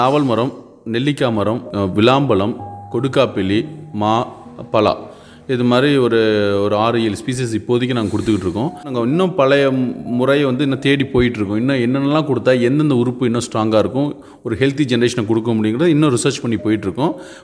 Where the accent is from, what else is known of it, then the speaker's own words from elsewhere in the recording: Pudukkottai, Tamil Nadu, India; now in United States; நான் அமெரிக்காவில் வாழ்ந்துக்கிட்டு இருந்தாலும் நான் பிறந்து வளர்ந்தது எல்லாமே புதுக்கோட்டை தான்.